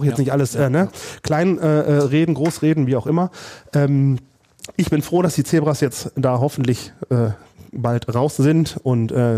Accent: Kaldenhausen, North Rhine-Westphalia, Germany; born there; Auch wenn ich gebürtiger Kaldenhauser bin und Uerdingen quasi früher immer näher war als die Wedau.

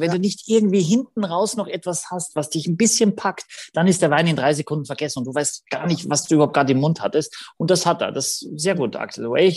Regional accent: Gallizien, Carinthia, Austria; Tatsächlich, mein Heimatort ist Galizien in Österreich mit 2 L und Z. Das ist die Region Galizien hier.

